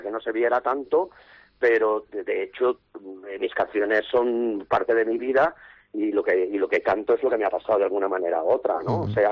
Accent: Benetússer, Valencian Community, Spain; yo soy de Benetúser, que es uno de los pueblos más castigados

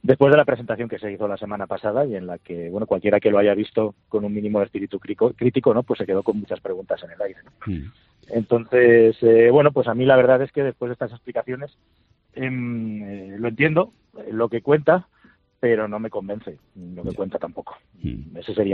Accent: Barcelona, Catalonia, Spain; que además soy catalán y de Barcelona

